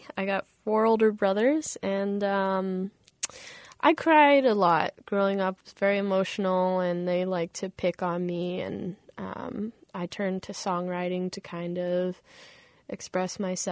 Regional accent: Orlando, Florida, United States; and I'm from Orlando.

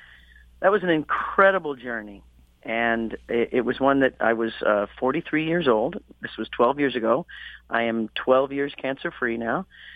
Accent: Midwest, United States; But I grew up in the Midwest, and I grew up in the 60s and 70s.

